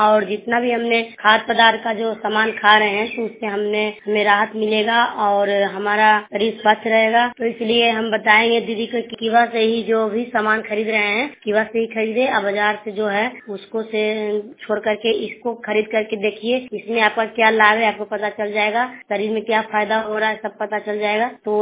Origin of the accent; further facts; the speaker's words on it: Chaura, Bihar, India; मैं हरनौत ब्लॉक चौड़ा गांव जिला नालंदा के रहने वाली हूँ